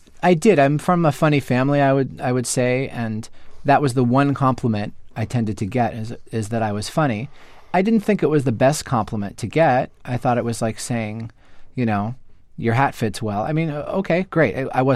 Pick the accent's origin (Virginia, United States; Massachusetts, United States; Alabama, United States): Massachusetts, United States; Newton; Louis C.K. is from my hometown in Newton.